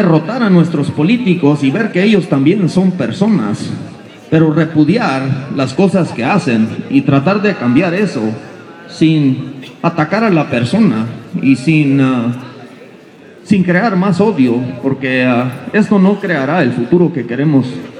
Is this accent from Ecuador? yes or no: no; Mexico; reflexionemos en las cosas que nos humillan como mexicanos